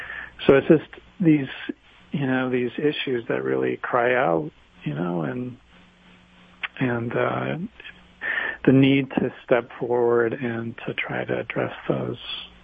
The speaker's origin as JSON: {"language": "English", "region": "Pacific Northwest", "country": "United States", "tie": "born or raised there", "said": "Well, I grew up in the Northwest and just enjoyed rivers and walking through forests"}